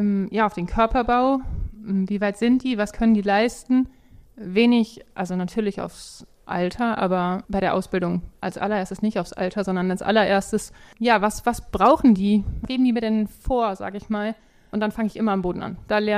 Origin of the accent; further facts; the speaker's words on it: Herne, North Rhine-Westphalia, Germany; Ich komme ganz bodenständig aus Herne, vom Bauernhof.